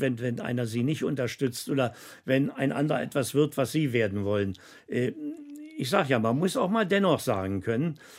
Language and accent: German; Berlin, Germany; Ich bin ja Berliner